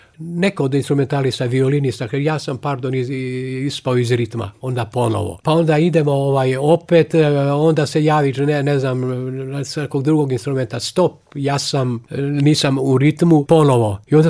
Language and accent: Serbian; Prizren, Prizren District, Kosovo; ja sam iz Prizrena.